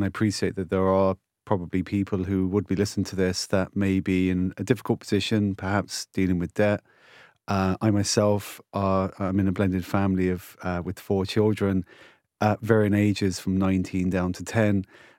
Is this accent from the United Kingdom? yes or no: yes; London, United Kingdom; now in Cork, Ireland; So I grew up in London, Claire. I'm from Cyprus originally, hence the unusual surname. And I studied in finance, and I worked in investment banking. Then I met a woman, which is why I moved to Cork